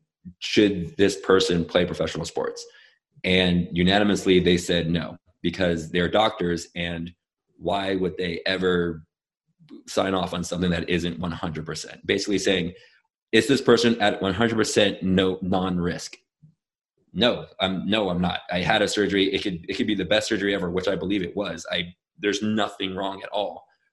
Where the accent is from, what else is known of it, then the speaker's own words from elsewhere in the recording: California, United States; I'm a Californian.